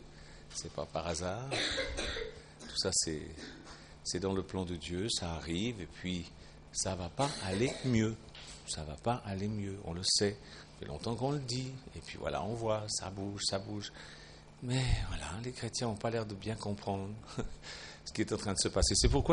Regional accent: Switzerland; now in France; bien que je ne sois pas français, je suis suisse, mais depuis le temps que je vis ici en France, ben voilà, c'est devenu mon pays un peu.

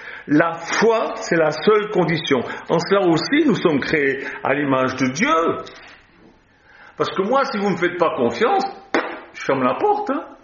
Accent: Switzerland; j'étais sous les drapeaux au service militaire en Suisse. J'ai fait l'armée en Suisse. Parce que je suis suisse.

